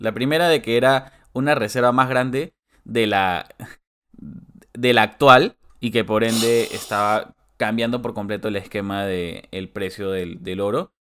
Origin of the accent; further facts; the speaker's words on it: Peru; ¿cómo nos sentiríamos como peruanos si de la nada un día despertamos